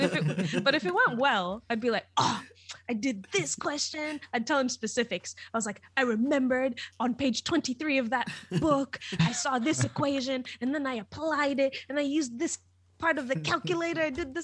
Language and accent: English; Tanzania; moved away as an adult; also born or lived in Latvia; now in United Kingdom; I was born in Latvia. And then when I was like 4 or 5, we moved to Tanzania. And I basically lived like my entire childhood that I remember was there until I was 18. So 2012, I moved over to the UK to do uni and stuff and basically just stayed.